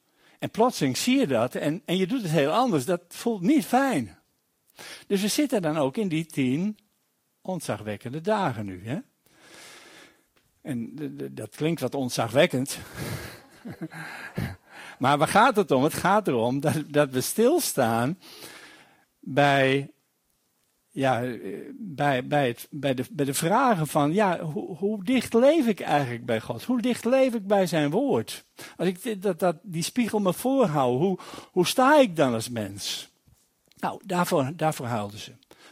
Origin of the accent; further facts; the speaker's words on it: Netherlands; Ik ben ook gewoon een Nederlander die cultuur zo heeft.